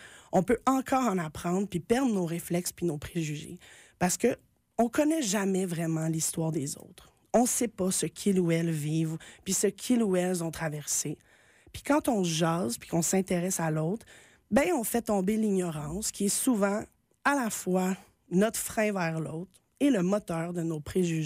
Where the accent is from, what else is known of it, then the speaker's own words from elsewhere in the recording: Montreal, Quebec, Canada; Je suis née à Montréal. Moi, j'ai fréquenté toute ma vie des écoles remplies de gens issus de différentes communautés culturelles.